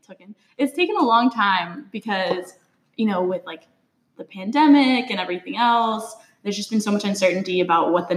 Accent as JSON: {"language": "English", "town": "Arroyo Grande", "region": "California", "country": "United States", "said": "I am not from the Central Valley originally. I'm from Arroyo Grande, California."}